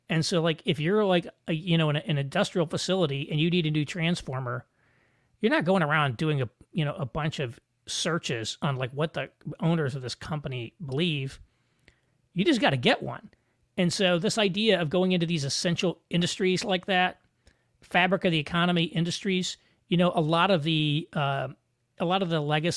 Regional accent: Indiana, United States; Where I grew up in Southern Indiana, my church operates sort of a halfway house type thing for ex-offenders.

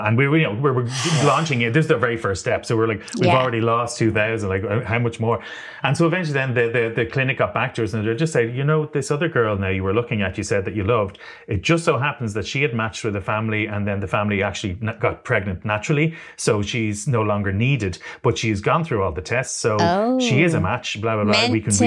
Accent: Ireland; We came from Catholic Ireland as well.

